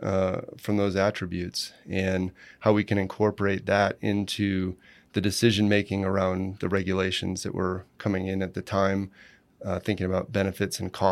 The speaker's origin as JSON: {"language": "English", "town": "Rochester", "region": "New York", "country": "United States", "tie": "born or raised there", "lives_now": "Colorado, United States", "said": "which is a bit closer to my hometown of Rochester, New York, where I grew up."}